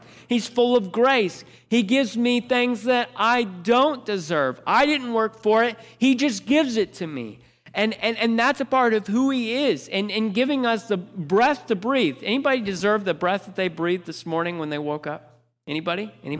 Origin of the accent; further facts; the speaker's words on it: United States; because I'm an American.